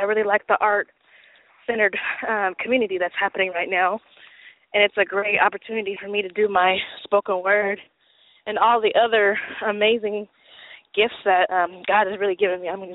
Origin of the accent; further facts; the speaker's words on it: Vallejo, California, United States; also born or lived in Berkeley; I'm actually from Vallejo. That's where I was raised. I was born in Berkeley but raised in Vallejo.